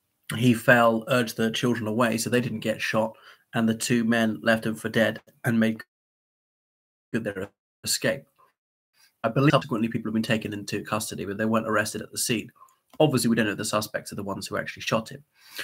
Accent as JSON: {"language": "English", "country": "Ireland", "said": "from Ireland."}